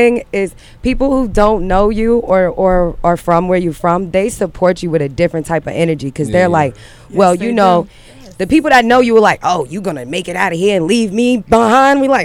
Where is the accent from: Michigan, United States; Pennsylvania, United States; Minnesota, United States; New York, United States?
New York, United States; Long Island; No, I'm from Long Island. I'm from.